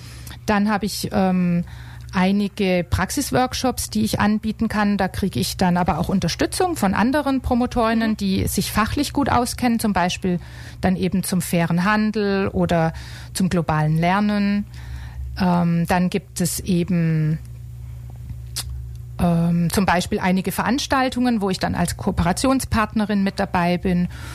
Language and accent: German; Germany; Ich bin Deutsche